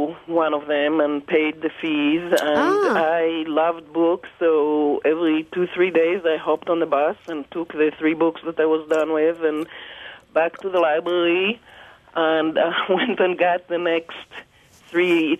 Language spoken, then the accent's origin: English; Israel; I grew up in Israel, and there were no public libraries